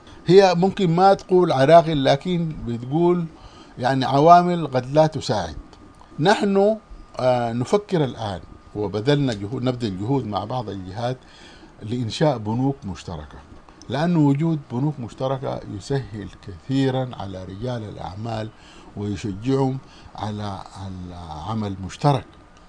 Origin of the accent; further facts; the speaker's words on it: Sudan; من منتجات زراعية أخرى لا تتوفر هنا وتتوفر عندنا في السودان